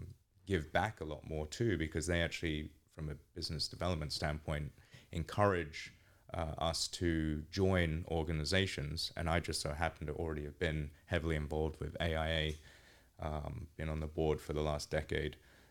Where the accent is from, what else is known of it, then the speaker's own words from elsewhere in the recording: East of England, United Kingdom; I've been living here for 17 years. I was actually born here. But I was raised in England, Essex, specifically in the countryside. And I guess from having a New York father and then living here, like I said, half of my life, it's mellowed out a lot, my accent.